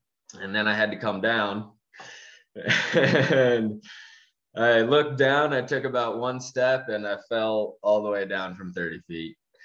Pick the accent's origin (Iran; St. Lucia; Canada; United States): United States; Wisconsin; I grew up in Wisconsin, so we were always burning wood for heat in our house.